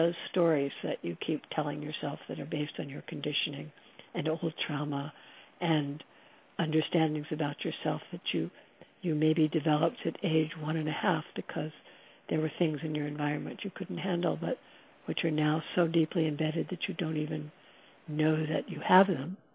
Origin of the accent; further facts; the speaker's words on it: New Jersey, United States; You know, I'm the child of my parents. I grew up in New Jersey.